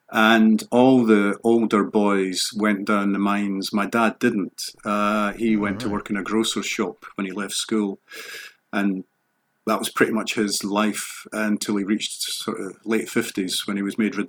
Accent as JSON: {"language": "English", "town": "Cardenden", "region": "Scotland", "country": "United Kingdom", "tie": "born or raised there", "said": "it was a very small community, mostly a coal mining community. The town hadn't really existed. C- Cardenden hadn't really existed until coal came along in the early 20th century."}